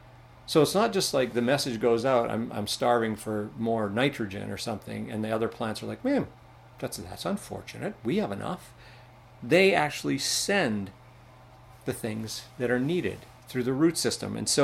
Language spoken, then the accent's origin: English; Canada; I grew up in the Mennonite community in Canada